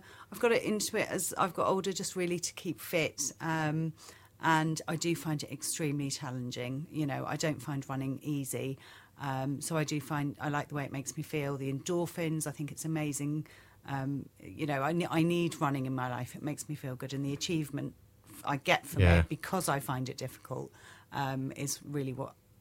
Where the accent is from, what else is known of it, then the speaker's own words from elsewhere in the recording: Dublin, Leinster, Ireland; born there; moved away; So my mum's Irish. I was born in Dublin.